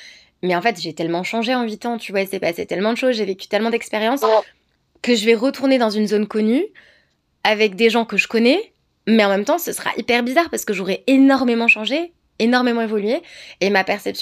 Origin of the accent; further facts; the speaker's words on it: France; 35 ans, genre, je suis pas si jeune, mais pas si vieille non plus. Et je suis perdue entre deux pays. Tu vois, je suis française. Genre, la France, c'est un pays que j'adore et c'est mon pays. Tu vois, j'ai grandi là dans ce pays